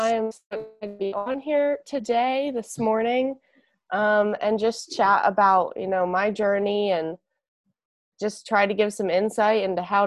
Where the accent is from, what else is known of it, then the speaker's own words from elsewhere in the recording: Wake Forest, North Carolina, United States; I was born and raised and have lived my whole life in Wake Forest, North Carolina.